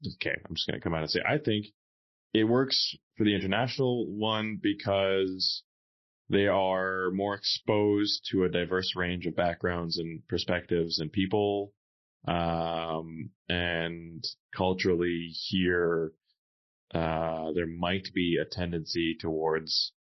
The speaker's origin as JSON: {"language": "English", "country": "Netherlands", "accent": "Dutch", "second_language": "English", "moved": "yes", "lives_now": "Canada", "said": "as you can tell by my thick Dutch accent, I'm a Canadian. You know, I came out here"}